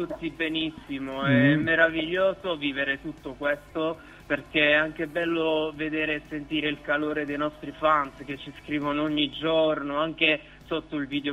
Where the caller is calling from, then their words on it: Rome, Lazio, Italy; Io in questo momento sto parlando da Monteverde. Ognuno di noi ha una posizione specifica dentro la città di Roma